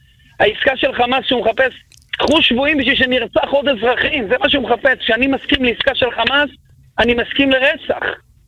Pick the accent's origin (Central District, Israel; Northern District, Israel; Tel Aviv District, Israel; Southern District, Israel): Tel Aviv District, Israel; Bnei Brak